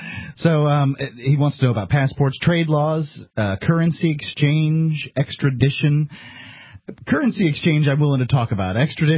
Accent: New Hampshire, United States; I'm originally from New Hampshire.

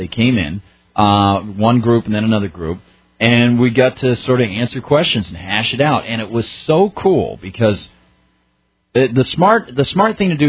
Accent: New Hampshire, United States; I grew up in New Hampshire. So, you know, I moved here when I was 3 and with my family.

